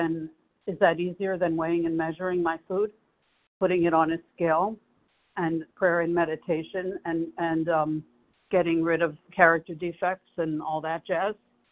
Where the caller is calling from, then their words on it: Boca Raton, Florida, United States; Today I'm in Boca Raton, Florida.